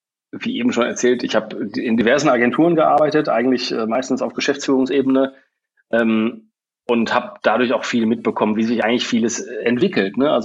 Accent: Bielefeld, North Rhine-Westphalia, Germany; born there; also born or lived in England / Munich / Australia

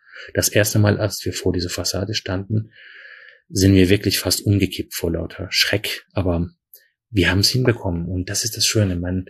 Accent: Iran; moved away; Mittlerweile waren aber auch alle unsere Sachen im Iran beschlagnahmt, unser Haus, unsere Autos, unser Garten. Wir waren eine sehr wohlhabende Familie

